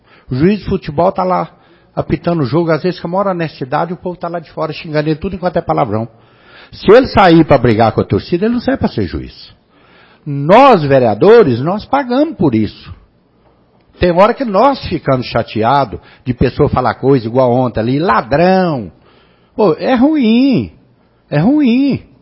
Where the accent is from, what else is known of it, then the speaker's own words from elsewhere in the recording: Minas Gerais, Brazil; E eu sou mineiro. Sou mineiro.